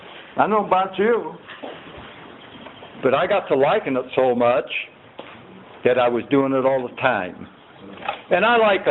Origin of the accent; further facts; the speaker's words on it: Sacramento, California, United States; also born or lived in Nevada City, United States; I was born in Nevada City, California, January 8th, 1932. I grew up in Skid Row, Sacramento.